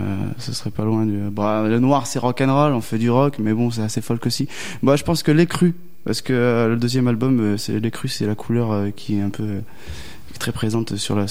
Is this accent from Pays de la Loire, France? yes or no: yes; Nantes, Pays de la Loire, France; Je suis un Nantais, je joue du rock'n'roll avec mon groupe